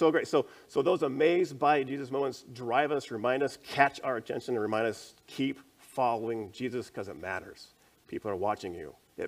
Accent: Iowa, United States; So I'm from Iowa, so I moved out here.

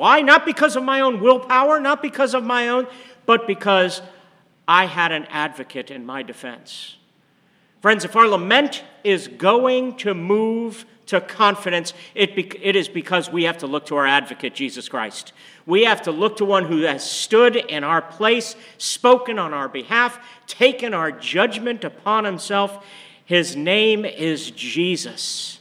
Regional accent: Pennsylvania, United States; When I grew up in Pennsylvania, it was junior high, 7th, 8th, and 9th grade.

